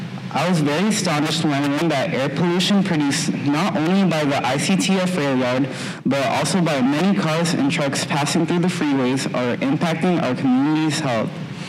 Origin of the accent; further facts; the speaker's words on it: Long Beach, California, United States; Growing up in Westside Long Beach, I've always dealt with the struggle of air pollution.